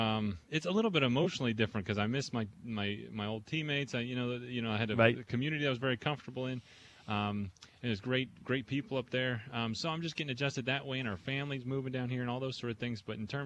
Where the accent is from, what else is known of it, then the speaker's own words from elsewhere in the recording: Buena Vista, Colorado, United States; I'm from a town of about 2,500 people up in the mountains of Colorado.